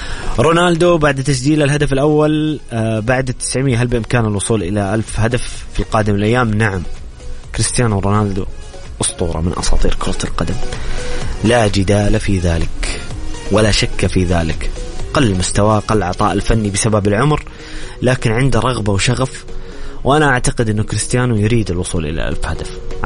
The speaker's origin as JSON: {"language": "Arabic", "country": "Saudi Arabia", "said": "احنا سعوديين"}